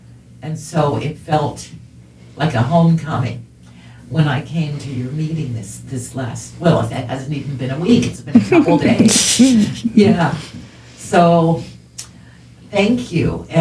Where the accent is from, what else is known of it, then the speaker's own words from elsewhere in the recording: East Coast, United States; I was raised on the East Coast, just outside of Washington, D.C., and I guess I'm a lifelong malcontent.